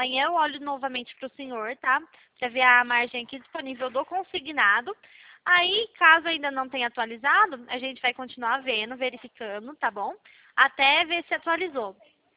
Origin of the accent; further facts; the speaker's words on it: Pirassununga, São Paulo, Brazil; Eu sou aqui de Pirassununga.